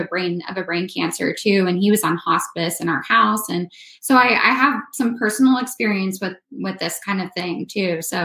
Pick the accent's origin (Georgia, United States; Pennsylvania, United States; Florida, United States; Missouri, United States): Florida, United States; now in Virginia, United States; And I am from Florida, but I live in Virginia now. So it is cold here too.